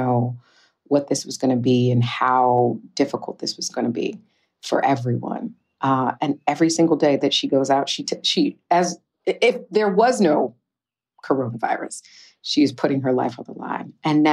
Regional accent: Detroit, Michigan, United States; And so for me growing up in Detroit, I just got to do so many things that, you know, my little heart desired creatively

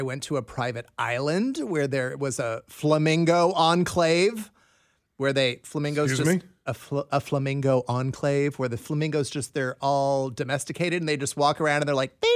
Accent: Scotland, United Kingdom; Well, I am I'm Scottish

